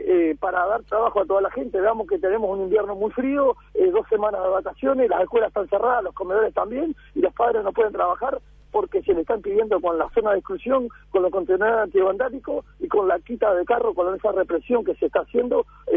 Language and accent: Spanish; Uruguay; somos uruguayos, tenemos hijos y nietos